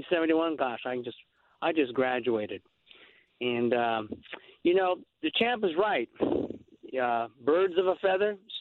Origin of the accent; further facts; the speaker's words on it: United States; born there; I'm Chinese. I'm American born. I graduated from Cal.